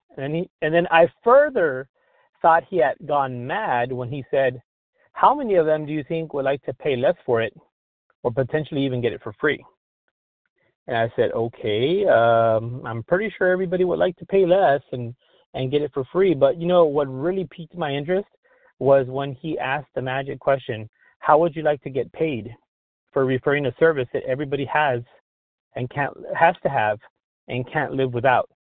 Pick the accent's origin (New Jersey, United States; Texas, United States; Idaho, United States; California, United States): Texas, United States; Edinburg; I'm from Edinburgh, Texas. That's deep, deep down south Texas in the Rio Grande Valley.